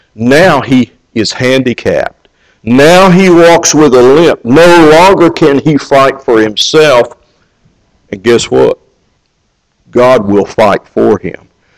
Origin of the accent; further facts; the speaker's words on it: Kentucky, United States; moved away; I moved here from Kentucky, and horses in Kentucky were sometimes bought and sold for millions of dollars.